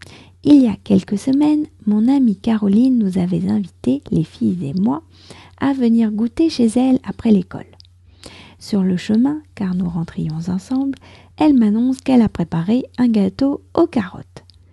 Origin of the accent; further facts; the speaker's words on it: France; je suis française, j'habite près de Paris